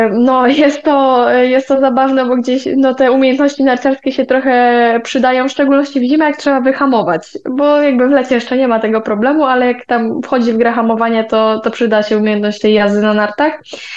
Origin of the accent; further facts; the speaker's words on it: Wisła, Silesian Voivodeship, Poland; also born or lived in Bełchatów; generalnie ja mieszkałam w Wiśle przez 16 lat. Urodziłam się